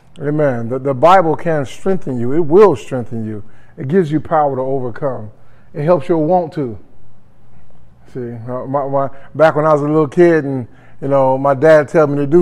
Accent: Chicago, Illinois, United States; So I was born and half raised in Chicago, got jumped in a gang at a very early age.

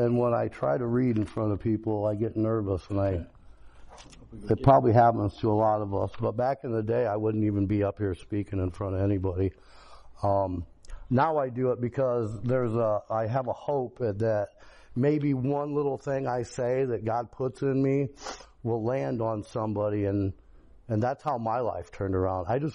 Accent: Fremont, Indiana, United States; I'm from Fremont, Indiana, and I've probably been in jail 30 times at least

